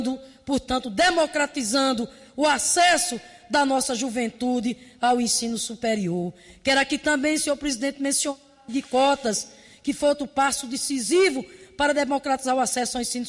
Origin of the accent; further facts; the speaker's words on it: Rio Grande do Norte, Brazil; lá no Nordeste, lá no meu estado, com a expansão extraordinária da Universidade Federal do Rio Grande do Norte